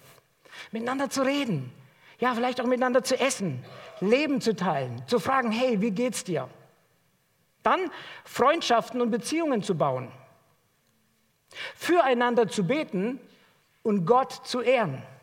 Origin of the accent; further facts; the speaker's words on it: Hesse, Germany; moved away as an adult; now in Dresden, Germany; Ich selbst bin vor vielen Jahren nach Dresden gekommen. Ich komme ursprünglich aus Hessen und bin dann durch das Studium hierher gezogen